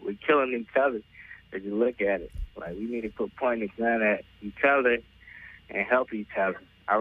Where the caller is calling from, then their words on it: North Carolina, United States; North Carolina.